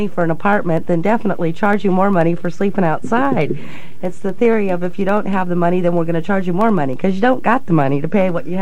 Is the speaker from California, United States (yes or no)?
yes; Los Angeles, California, United States; Henry Cowell, yeah. I'm originally from Los Angeles.